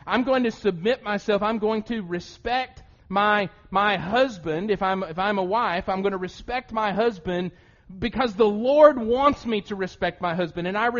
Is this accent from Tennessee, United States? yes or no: yes; Loudon, Tennessee, United States; When I grew up in Loudoun, Tennessee, we never locked anything and the keys stayed right there in the ignition